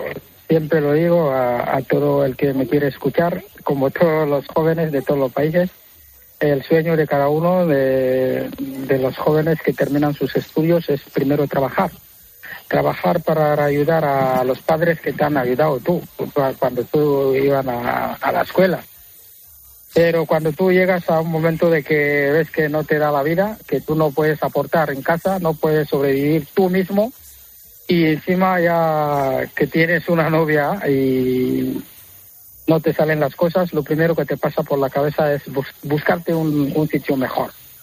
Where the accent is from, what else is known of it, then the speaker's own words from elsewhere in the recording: Douala, Littoral, Cameroon; Sí, yo soy de Camerún. Camerún está en el centro de África y precisamente de la costa. Soy de Douala.